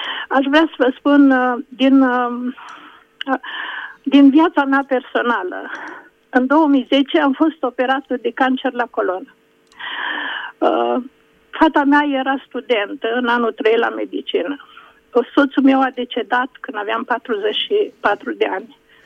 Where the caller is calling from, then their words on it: Bacău, Bacău County, Romania; sunt din Bacău.